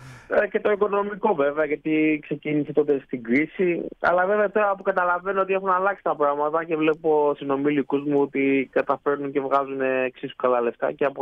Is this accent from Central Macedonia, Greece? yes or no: no; Aegina, Attica, Greece; Ο πατέρας μου από τη Σύρο, η μάνα μου από την Αίγινα, αλλά εγώ μεγάλωσα στην Αίγινα.